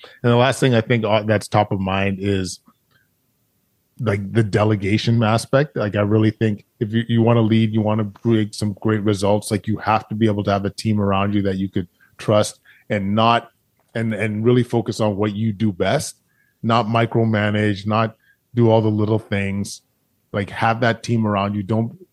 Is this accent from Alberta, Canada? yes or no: yes; Alberta, Canada; I grew up in Alberta, like, you know, the idea of being a black doctor is really foreign, no pun intended.